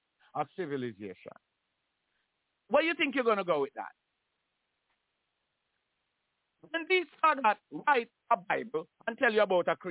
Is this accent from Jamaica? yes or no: yes; Jamaica; I grew up in Jamaica, and my parents never talk about slavery.